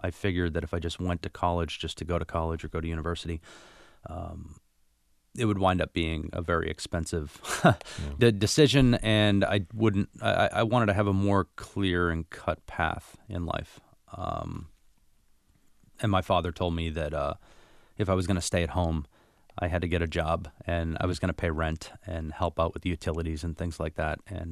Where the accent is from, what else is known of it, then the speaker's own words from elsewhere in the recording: Massachusetts, United States; I wasn't from Southie. I was from a small suburb, so it wasn't that inte